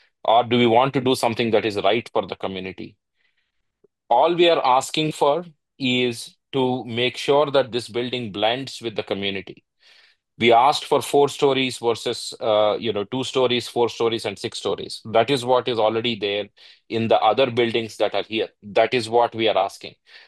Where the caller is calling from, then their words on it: India; I'm actually speaking from India.